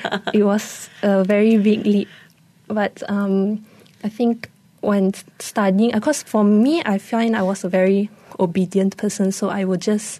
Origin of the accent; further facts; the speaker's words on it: Damansara, Kuala Lumpur, Malaysia; I grew up in Damansara area.